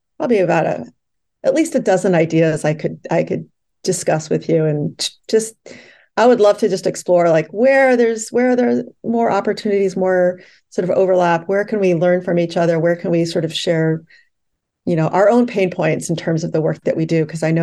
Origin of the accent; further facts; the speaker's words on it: New York, United States; my experience as a New York citizen, as a New Yorker